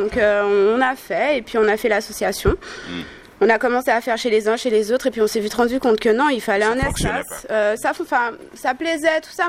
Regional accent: Martinique, France; also born or lived in Bondy / French Guiana; Je suis arrivée en Martinique, je devais avoir 4-5 ans.

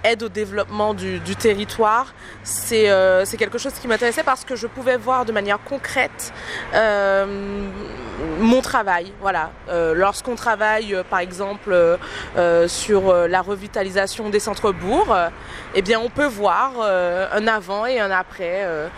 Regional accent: Le Robert, Martinique, France; j'ai 27 ans, je suis originaire du Robert

